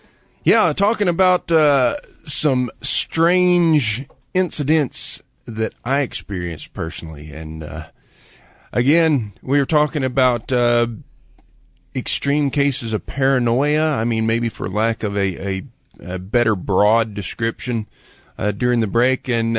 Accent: Lakeland, Florida, United States; born or raised there

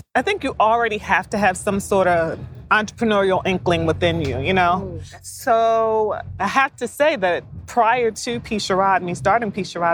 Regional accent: New Jersey, United States; because I'm from New Jersey.

